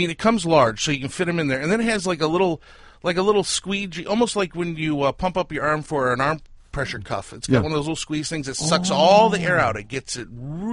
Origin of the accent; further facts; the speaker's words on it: Michigan, United States; Being that we are from Michigan and surrounded by water, and there's a lot of water sports here, boating.